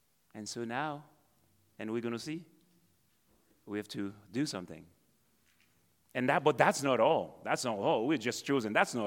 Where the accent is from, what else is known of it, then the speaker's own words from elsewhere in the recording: Haiti; I'm from Haiti and have royal blood in my vein.